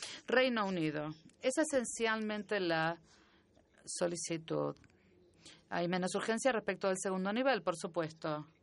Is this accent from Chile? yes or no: no; Italy; Spanish is a second language; Yo soy italiano, así que yo necesito café.